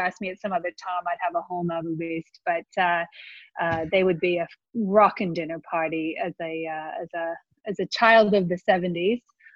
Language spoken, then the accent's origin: English; Toledo, Ohio, United States; now in Australia; Gloria Steinem, who I have met and have had lunch with, is from my hometown, Toledo, Ohio.